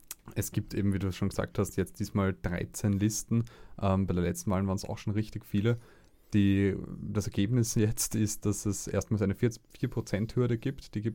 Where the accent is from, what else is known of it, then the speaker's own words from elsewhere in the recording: Vienna, Austria; Also ich brauche mir als Wiener keine Sorge machen, dass neben meinem Haus ein Windrad aufgestellt wird.